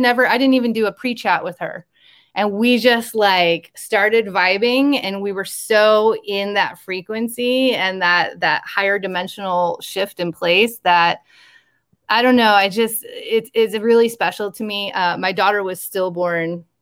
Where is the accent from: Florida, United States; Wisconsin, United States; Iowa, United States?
Iowa, United States; so this is my hometown that I grew up in, very rural Iowa. Very small town that I grew up in.